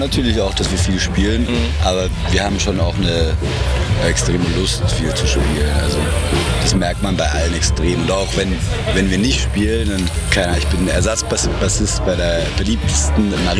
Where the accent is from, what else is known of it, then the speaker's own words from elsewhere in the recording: Switzerland; Man darf nicht als Schweizer über die Deutschen reden, sonst reden wir schlecht.